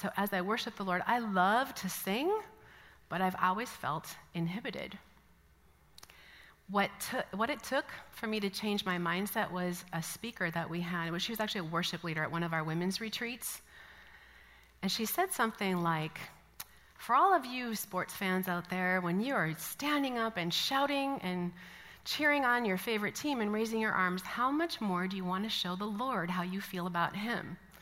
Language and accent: English; Midwest, United States; I'm from a conservative Christian background and I'm from the Midwest